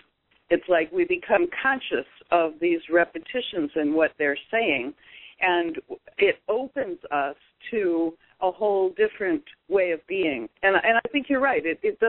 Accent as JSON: {"language": "English", "country": "United States", "said": "I'm American and know no other languages"}